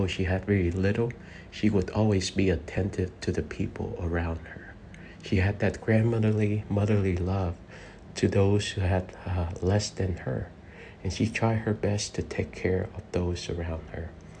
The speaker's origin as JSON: {"language": "English", "country": "Vietnam", "tie": "born or raised there", "said": "I grew up very poor in Vietnam after the war."}